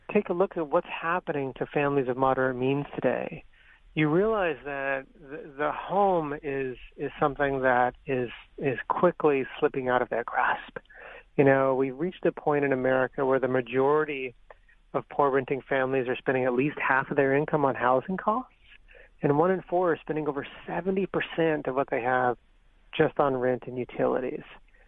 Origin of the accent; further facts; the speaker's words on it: Winslow, Arizona, United States; Well, I'm a guy that grew up in small town Arizona, and when I think of home, I think of my hometown, which is Winslow, Arizona